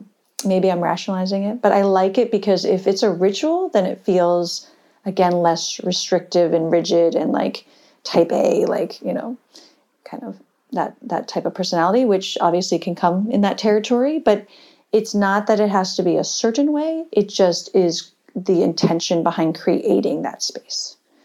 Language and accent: English; East Coast, United States; now in California, United States; No, I think I was raised on the East Coast. I feel like I'm a East Coaster that moved to California, to the West Coast